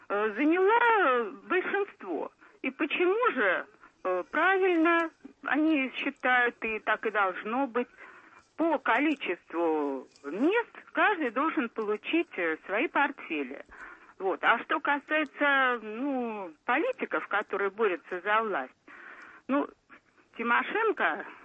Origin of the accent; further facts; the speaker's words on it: Ukraine; born there; ну вот я, например, родилась на Украине и очень много там работала, на Украине.